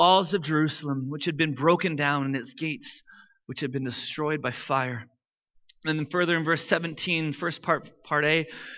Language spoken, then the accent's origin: English; Ladner, British Columbia, Canada; I grew up in Delta, BC, the municipality of Delta, a town called Ladner in the greater kind of area of Delta.